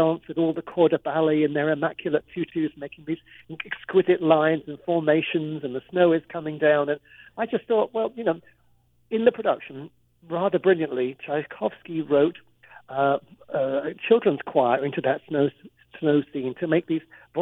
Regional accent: London, United Kingdom; also born or lived in Netherlands / England; Well, I have a very extraordinary story because I grew up in London

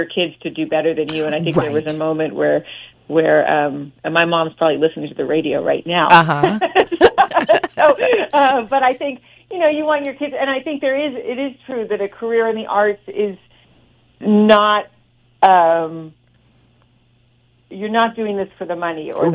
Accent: San Francisco, California, United States; So I grew up in San Francisco and grew up with the Pickle Family Circus when I was a kid.

